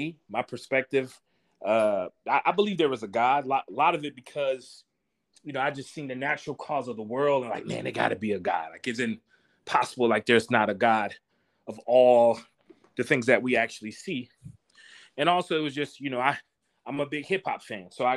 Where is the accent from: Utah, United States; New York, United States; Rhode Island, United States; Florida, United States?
Florida, United States; Miami; you know, growing up, you know, I grew up in Miami, Florida. So we were just coming out of the crack era, which was the 80s.